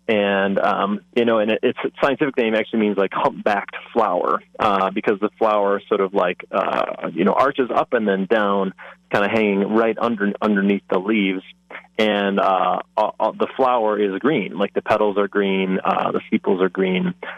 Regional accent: Michigan, United States; I'm originally from Michigan and worked in a similar capacity there for a number of years.

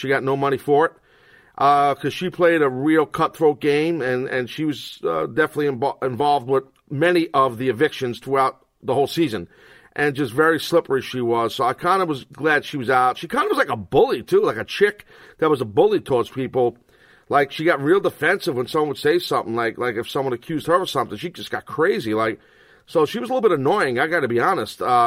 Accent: New York City, New York, United States; And as a New Yorker, he's right in New York. I mean, he's right in my hood.

